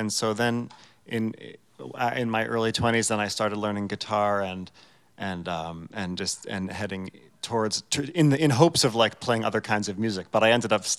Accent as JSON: {"language": "English", "region": "Vermont", "country": "United States", "said": "We'll do a song about I'm from Vermont, of course"}